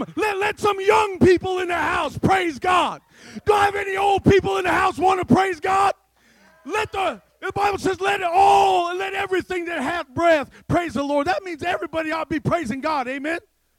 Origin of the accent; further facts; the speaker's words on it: Nebraska, United States; I'm from Nebraska, as you can see. And we are a corn state.